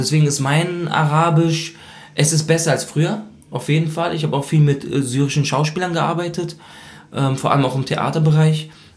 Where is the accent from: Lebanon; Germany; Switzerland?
Lebanon; South Lebanon; Und wir kommen aus dem Süden.